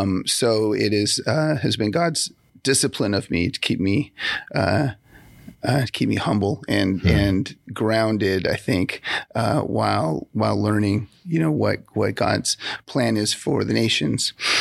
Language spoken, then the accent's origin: English; Portland, United States; I grew up in Portland way back in the day. I went to Portland Christian High School.